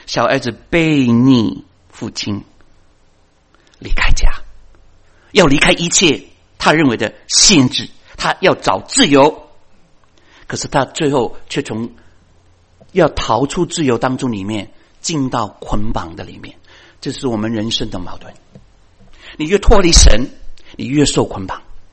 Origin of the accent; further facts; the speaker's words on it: China; 我们中国人还是很实际的嘛